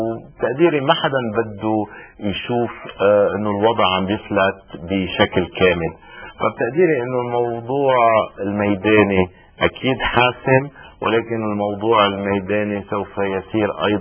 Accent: Lebanon; وانا بتقديري هذا الشيء اللي نحن كلبنانيين كمان لازم نبلش نفكر فيه

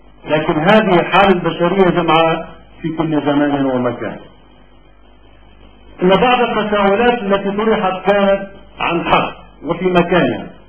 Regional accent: Lebanon; مطلوب منا كلبنانيين ليس التدخل العسكري أو الأمني بل موقف مبدئي إنساني أخلاقي

